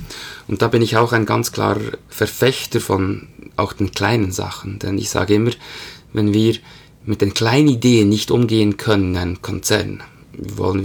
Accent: Bern, Switzerland; einmal ein waschechter Berner Geo, wie man das so schön sagt. Aufgewachsen in Bern, lebe mit meiner Familie da, bin in den 40er drin

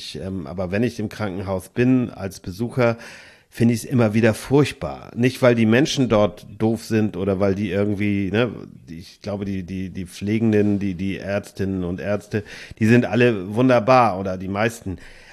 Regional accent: Germany; Aber ich sehe es halt immer, wir Deutschen können das alleine gar nicht reißen.

